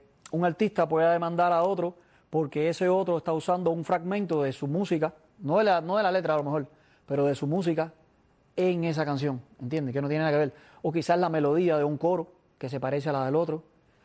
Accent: Villa Clara, Cuba; Yo soy de Las Villas.

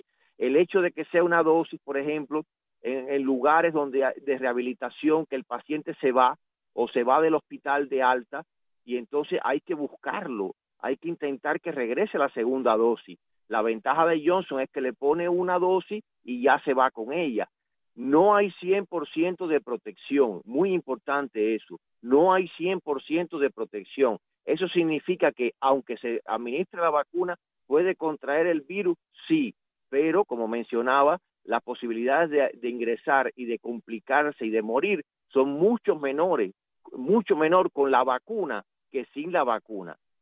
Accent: Cuba; como médico y como cubano

